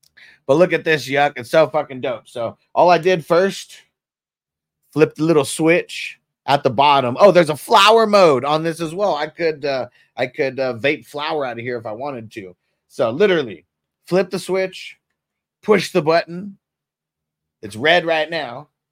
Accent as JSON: {"language": "English", "town": "San Diego", "region": "California", "country": "United States", "lives_now": "Las Vegas, United States", "said": "originally from California. I'm from San Diego. I moved out to Vegas like 2 years ago."}